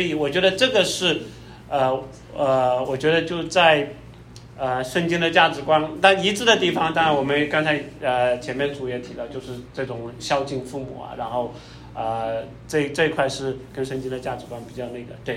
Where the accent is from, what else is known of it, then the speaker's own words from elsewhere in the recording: Wenzhou, Zhejiang, China; 我们老家那边温州那边